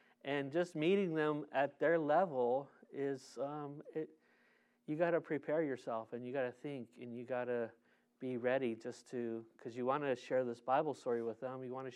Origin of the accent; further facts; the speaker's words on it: San Diego, California, United States; San Diego is my hometown. I grew up in Golden Hills. Rode my bike all over the place.